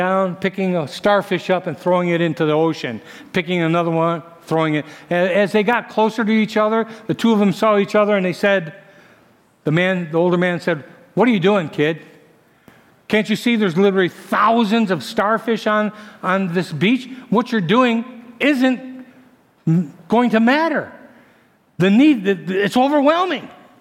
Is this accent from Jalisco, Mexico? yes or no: no; Guadalupe, Chihuahua, Mexico; Again, I'm from Guadalupe, Distrito Bravo, Chihuahua, Mexico.